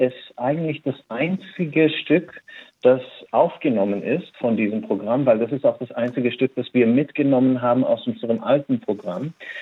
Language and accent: German; Israel; moved away as an adult; now in Stuttgart, Germany; Genau, ich komme aus Israel und bin nach Stuttgart gekommen im Jahr 2002, um Musik zu studieren hier an der Musikhochschule.